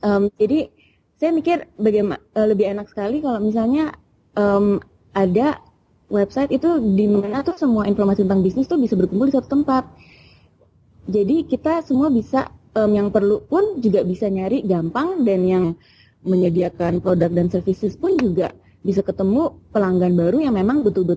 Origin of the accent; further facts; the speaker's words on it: Jakarta, Indonesia; also born or lived in United States; saya sebagai orang Jakarta yang memang tuh mungkin kan saya nggak besarnya di Jakarta, saya dulu sekolah di Amerika.